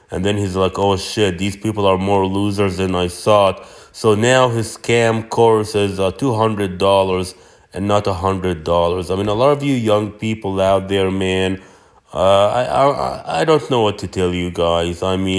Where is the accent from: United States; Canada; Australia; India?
India; Brother, I'm an Indian guy.